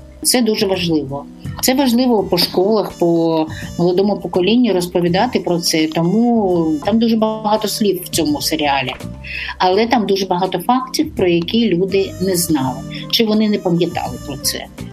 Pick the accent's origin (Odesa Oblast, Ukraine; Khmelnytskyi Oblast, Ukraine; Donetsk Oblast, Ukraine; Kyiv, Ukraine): Odesa Oblast, Ukraine; Odesa; born there; тому що я народилася в Одесі.